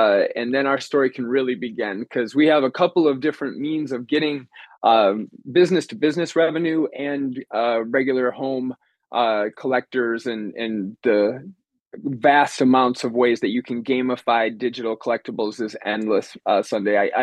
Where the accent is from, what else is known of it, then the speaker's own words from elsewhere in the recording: Michigan, United States; moved away as an adult; now in California, United States; So I grew up in the Midwest in Michigan, a great place to come from.